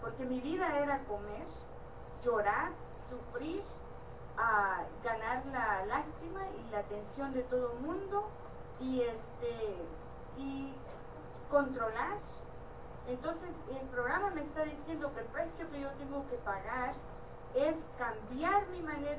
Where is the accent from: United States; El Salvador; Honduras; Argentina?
El Salvador; accent: Salvadoran; cuál es mi acento, mi manera de hablar. Antes gritaba, o sea, he mejorado. Ahora ando medio perdida que no sé ya ni si hablar como salvadoreña